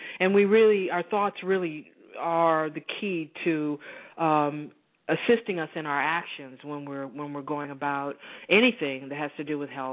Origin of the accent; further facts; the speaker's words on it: the South, United States; I even though I grew up in the South and, you know, a lot of segregation